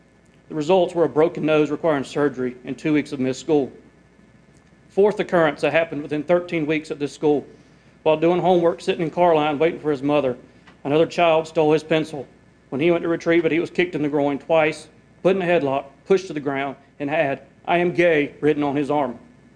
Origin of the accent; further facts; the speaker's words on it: Simpsonville, South Carolina, United States; I'm from Simpsonville.